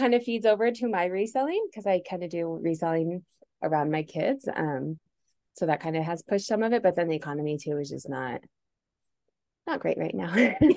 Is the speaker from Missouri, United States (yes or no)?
no; Denver, Colorado, United States; I'm from Denver, still live here